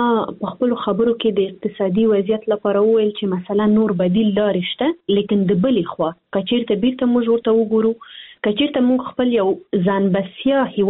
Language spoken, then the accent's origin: Pashto; Afghanistan; moved away; زه د افغانستان نه تللې یم